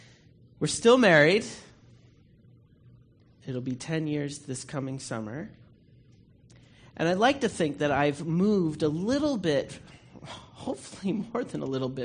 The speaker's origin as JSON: {"language": "English", "town": "Ottawa", "region": "Ontario", "country": "Canada", "said": "I'm from Ottawa"}